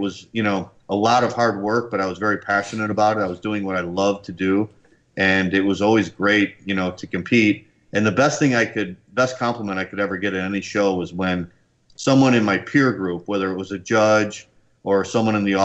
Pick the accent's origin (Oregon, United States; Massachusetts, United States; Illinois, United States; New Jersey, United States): Illinois, United States; Chicago; And I was competing in Florida for the first time. I'm from Chicago.